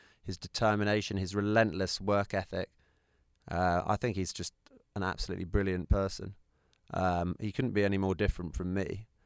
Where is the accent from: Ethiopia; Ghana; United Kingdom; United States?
United Kingdom; I'm British